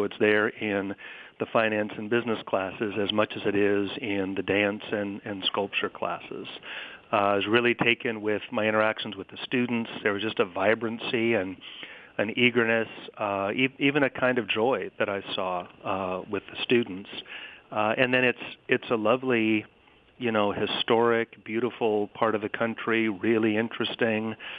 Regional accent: Tacoma, Washington, United States; I grew up in Tacoma, Washington, and in fact had never been east of the Mississippi until I went to Princeton for graduate school.

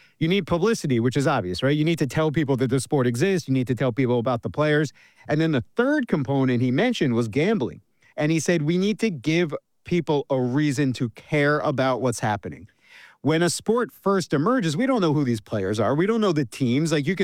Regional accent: New York, United States; I grew up in New York. I'm a big Mets fan.

